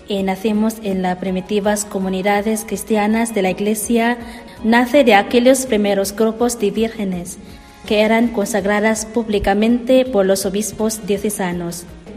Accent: Philippines; now in Spain; nosotras somos filipinas que hemos venido para poder seguir adelante la comunidad

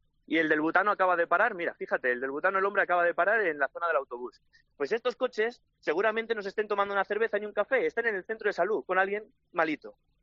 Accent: Talavera de la Reina, Castilla-La Mancha, Spain; yo siempre soy de Talavera y por eso me queda en casa.

